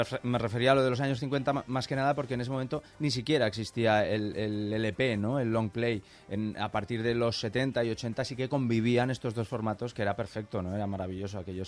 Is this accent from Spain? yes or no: yes; Huesca, Aragon, Spain; mis apellidos son peculiares, son de la zona del Pirineo, yo soy de Huesca.